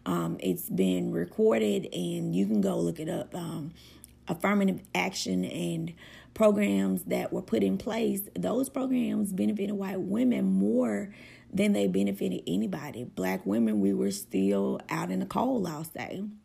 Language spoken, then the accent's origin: English; Deep South, United States; I'm born and raised in the Deep South. I live in Birmingham, Alabama. I have traveled all over the world and lived in other places. I lived outside of the country for almost a decade.